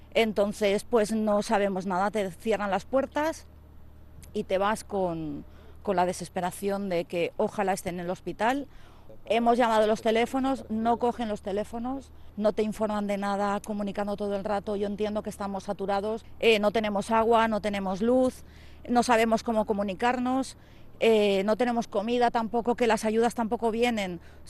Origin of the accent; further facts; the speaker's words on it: Alaquàs, Valencian Community, Spain; soy de Alacuas y tengo un hermano desaparecido desde el martes.